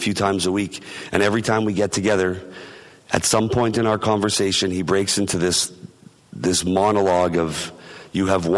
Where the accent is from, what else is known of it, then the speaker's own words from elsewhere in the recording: Winnipeg, Manitoba, Canada; And I'm from Winnipeg, Manitoba, Canada.